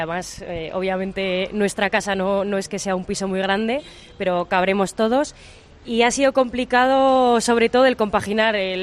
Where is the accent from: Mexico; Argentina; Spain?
Spain; Bilbao, Basque Country; now in Madrid, Spain; mi marido es de Málaga, yo soy de Bilbao, pues el punto de unión ha sido Madrid.